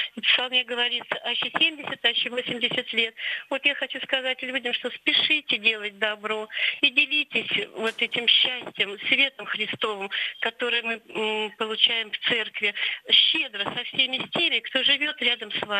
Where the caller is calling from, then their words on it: Moscow Oblast, Russia; я звоню из Московской области.